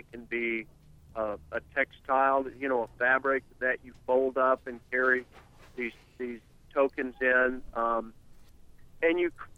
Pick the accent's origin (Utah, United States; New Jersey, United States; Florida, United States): Florida, United States; I'm from Florida, but since the late 70s, I have lived on a ranch outside of Nashville.